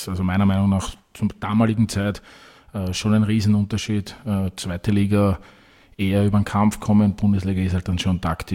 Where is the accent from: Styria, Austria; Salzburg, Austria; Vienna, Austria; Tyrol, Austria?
Vienna, Austria; ich bin im 21. Bezirk in der Großsiedlung aufgewachsen. Gemeindebau, wie man sich das halt so vorstellt.